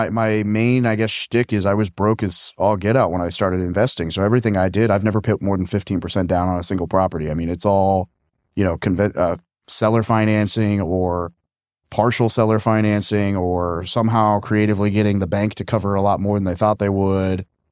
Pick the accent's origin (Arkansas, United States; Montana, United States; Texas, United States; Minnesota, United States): Arkansas, United States; Little Rock; I grew up in Little Rock.